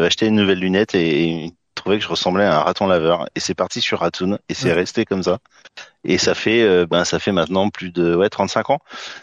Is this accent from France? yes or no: yes; Pays de la Loire, France; also born or lived in Besançon / Brittany; J'ai bossé à Besançon, j'ai bossé en Bretagne et je suis originaire des Pays de la Loire.